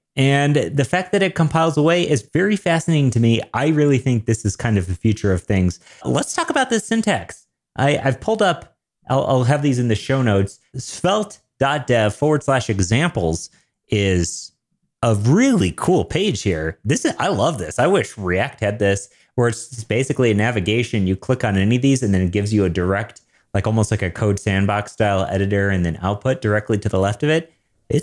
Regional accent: Denver, Colorado, United States; I'm a developer from Denver, Colorado.

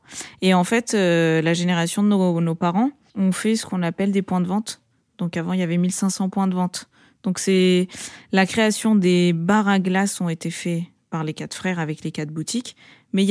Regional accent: France; Et comme on a grandi en France

